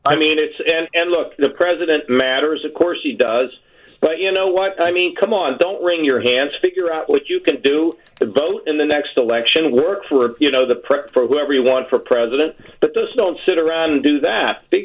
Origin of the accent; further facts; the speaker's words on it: United States; I'm an American. That's what I care about is America.